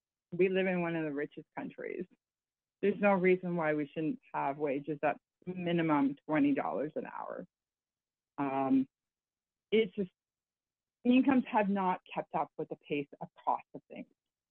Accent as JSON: {"language": "English", "region": "Ontario", "country": "Canada", "said": "I come from Ontario."}